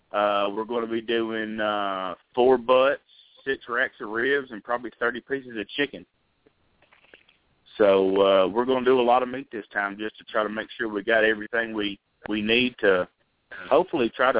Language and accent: English; Fayetteville, United States; You know, he's from my hometown. I was born and raised in Fayetteville, where he's from. So, you know, same town boy there.